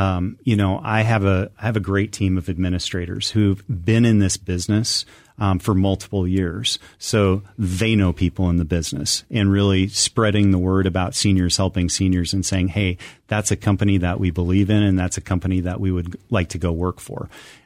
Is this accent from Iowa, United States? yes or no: yes; Iowa, United States; I'm an only child. I grew up in Iowa. My parents still live in Iowa.